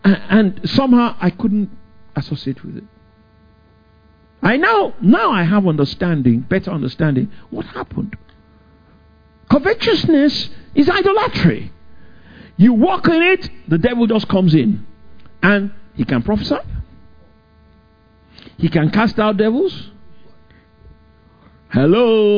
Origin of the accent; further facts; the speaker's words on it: England, United Kingdom; thank God I came from England